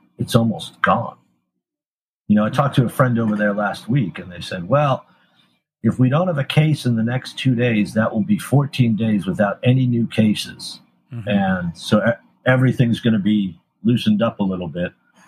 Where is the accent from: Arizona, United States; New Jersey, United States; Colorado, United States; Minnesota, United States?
New Jersey, United States; I grew up in New Jersey, which is not the most open-minded place necessarily. Specifically where I grew up and within my own family and stuff, people didn't tolerate that shit.